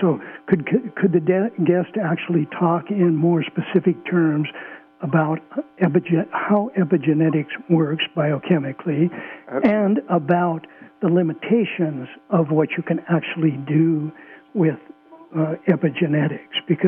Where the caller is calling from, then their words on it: California, United States; From Southern Humboldt.